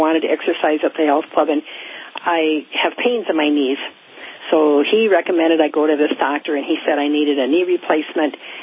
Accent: Minnesota, United States; I'm from Minnesota, actually.

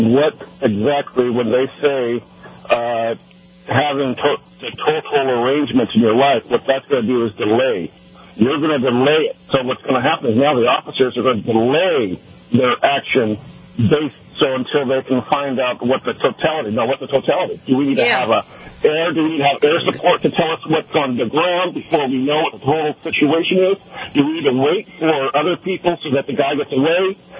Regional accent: California, United States; Yes, and I'm a Californian. I'm in California.

